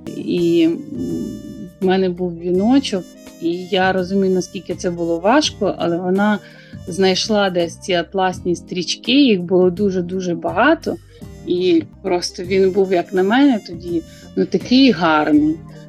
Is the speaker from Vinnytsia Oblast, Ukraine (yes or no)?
yes; Bershad, Vinnytsia Oblast, Ukraine; born there; Я народилась на Вінниччині, Вінницька область, місто Бершадь.